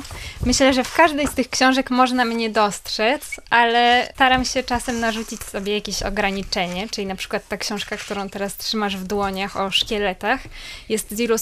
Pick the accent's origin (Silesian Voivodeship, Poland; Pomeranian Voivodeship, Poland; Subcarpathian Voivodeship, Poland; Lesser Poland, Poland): Pomeranian Voivodeship, Poland; Gdynia; Tak, to moje rodzinne miasto i bardzo lubię Gdynię.